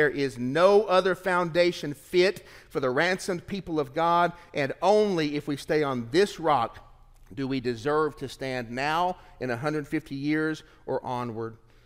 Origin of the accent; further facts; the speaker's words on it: Tennessee, United States; I came from Tennessee, you know, and we mispronounce some words in Tennessee.